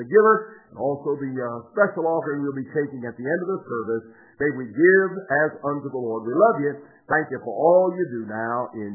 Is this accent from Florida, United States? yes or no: no; Michigan, United States; now in Columbia, United States; I remember when I was growing up in Michigan, our church there supported the children's home up there.